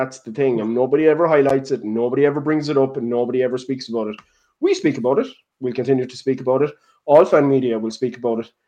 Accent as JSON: {"language": "English", "country": "Ireland", "said": "I'm Irish. You know, it's what is it they hate about the Irish people?"}